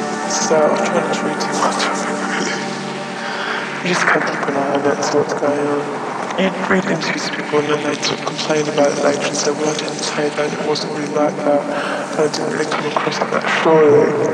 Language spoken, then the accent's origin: English; Ilford, London, United Kingdom; I grew up in Ilford, sort of East London suburbs, and there was nothing to do, nothing to sort of really aspire to.